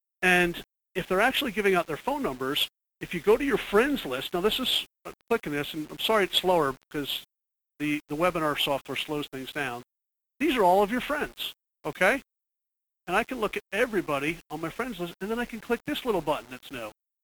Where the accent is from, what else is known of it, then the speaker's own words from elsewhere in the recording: Cherry Hill, New Jersey, United States; also born or lived in Phoenix; I grew up in Cherry Hill, New Jersey. College. Went to college outside of Pennsylvania. Phoenix. I lived in Phoenix for a period of 12 years.